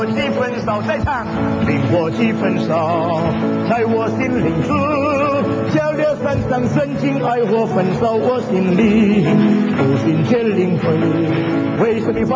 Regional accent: China; 以后呢我们中国人要记得 copyright 已经是犯法了

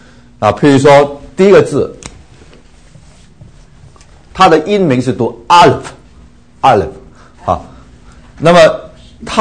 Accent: China; 所以基本上呢，我们中国人学希伯来文呢，是非常，就是说比较容易

